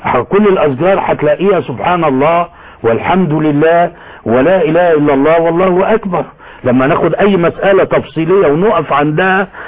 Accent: Alexandria, Alexandria Governorate, Egypt; عندنا في اسكندرية

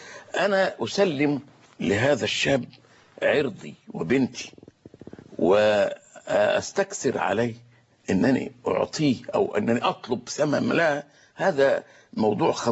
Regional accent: Egypt

